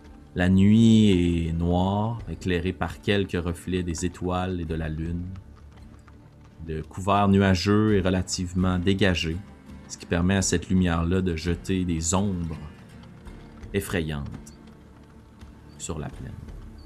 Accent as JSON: {"language": "French", "town": "Shawinigan", "region": "Quebec", "country": "Canada", "said": "une entreprise de chez nous à Shawinigan, en Mauricie"}